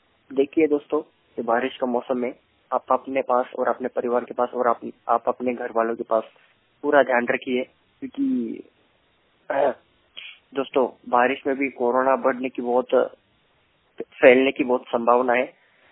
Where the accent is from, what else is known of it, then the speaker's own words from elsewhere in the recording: Shrirampur, Maharashtra, India; अभी हमारे गांव यानी कि श्रीरामपुर में इस समय जोरदार बारिश हो रही है।